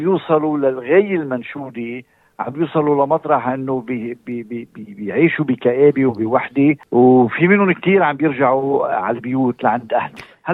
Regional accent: Lebanon; now in Australia; قلت لك نحن كمجتمع لبناني بعدنا أحسن

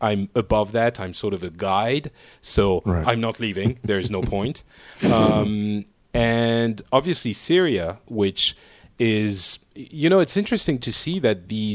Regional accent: Paris, Île-de-France, France; And I'm from Paris.

